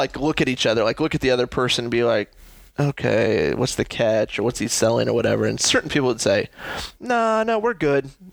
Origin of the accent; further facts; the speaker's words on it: United States; I'm from America. I speak English.